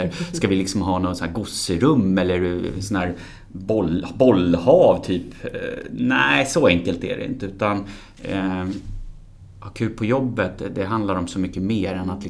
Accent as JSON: {"language": "Swedish", "town": "Stockholm", "region": "Stockholm County", "country": "Sweden", "tie": "born or raised there", "said": "Född och uppvuxen i Stockholm."}